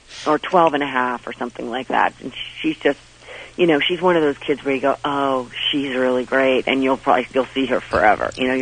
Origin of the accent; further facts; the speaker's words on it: New York, United States; now in Los Angeles, United States; After being like the New York snob, you know, oh, L.A. is this and that, I really grew to just absolutely love it here.